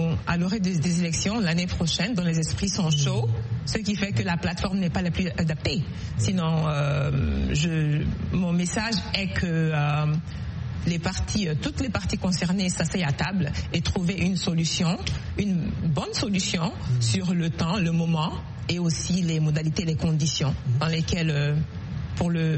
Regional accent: Guinea; Je suis concernée en tant que Guinéenne

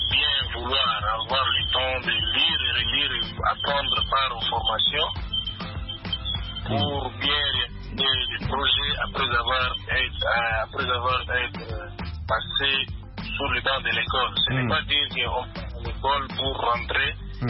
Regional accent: DR Congo; pour votre visite chez nous en RDC

